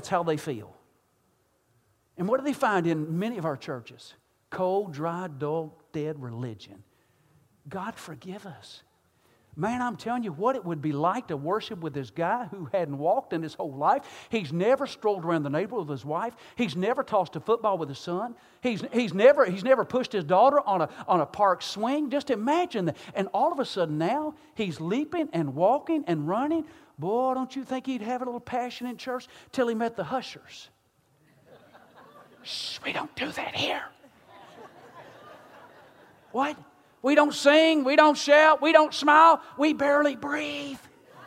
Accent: Kentucky, United States; I'm from Kentucky, and they would say, well, what do the ladies do while the guys are watching television? I said, you ain't been down here.

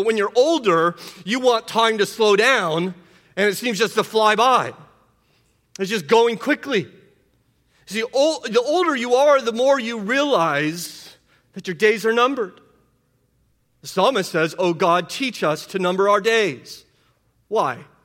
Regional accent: California, United States; And despite the fact that I'm a Californian, I have no experience being a woman, okay?

